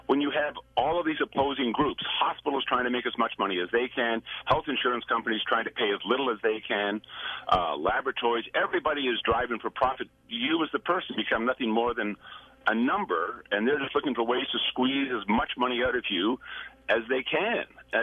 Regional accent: Canada; I'm from another country. I'm from Canada. So I've seen how a health care system works in a different perspective.

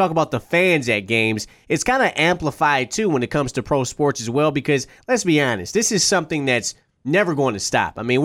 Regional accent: Detroit, Michigan, United States; growing up in Detroit and going to a few, you know, going to many basketball games, especially high school basketball games

